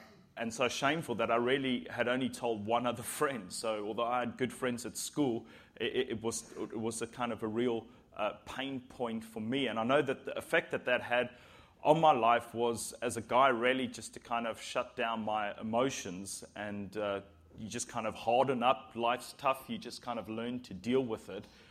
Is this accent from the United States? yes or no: no; South Africa; Now, being a South African guy, you know, we're gladiators. We don't really cry.